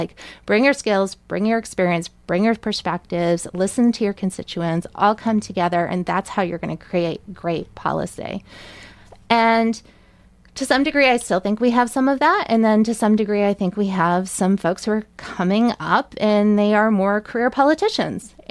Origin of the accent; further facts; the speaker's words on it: Massachusetts, United States; So I grew up in Massachusetts, a small rural town, about 3,000 people in the town. My eighth grade class had, I think, like 26 kids in it.